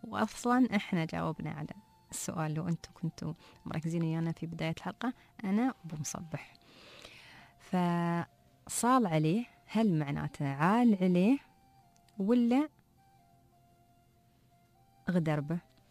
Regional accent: United Arab Emirates; accent: Emirati; بلهجتنا ورمستنا المحلية الإماراتية

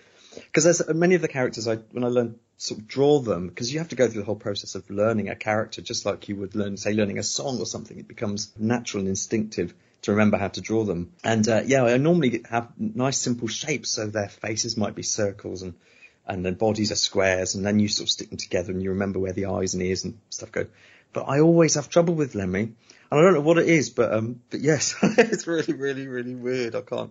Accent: West Midlands, United Kingdom; I grew up in Herefordshire and she was in Malvern.

